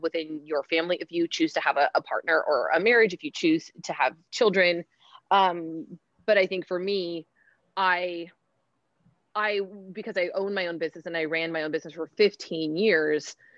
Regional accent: Seattle, Washington, United States; I grew up in Seattle, Washington. And that was in Seattle still is a more, you know, it's a very liberal place to grow up. I grew up in near downtown

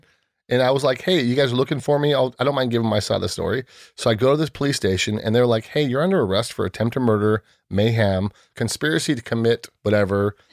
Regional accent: San Diego, California, United States; So born and raised in San Diego.

